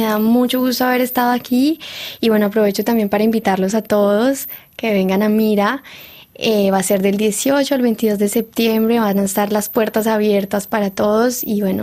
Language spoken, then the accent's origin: Spanish; Cali, Valle del Cauca, Colombia; yo soy de Cali